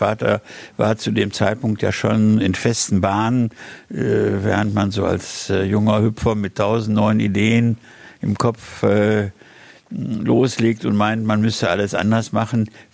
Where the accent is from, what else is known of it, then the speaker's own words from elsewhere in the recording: Essen, North Rhine-Westphalia, Germany; Ich bin mit 5 Jahren nach Essen gekommen. Zunächst nach Holzerhausen zum Gemarkenplatz. Und habe da im Grunde meine Kindheit und Jugendzeit verbracht.